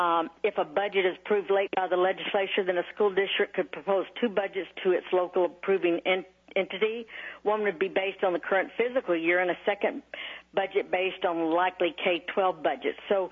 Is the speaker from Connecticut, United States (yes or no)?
no; Anchorage, Alaska, United States; I'm from Anchorage, Alaska, and I'm a retired educator.